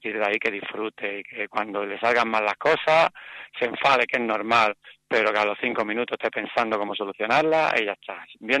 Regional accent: Málaga, Andalusia, Spain; Primero porque soy malagueño

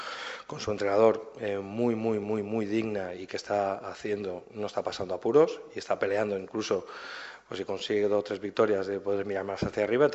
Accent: Valencian Community, Spain; Mi máximo respeto, mi máximo apoyo, como valenciano que soy.

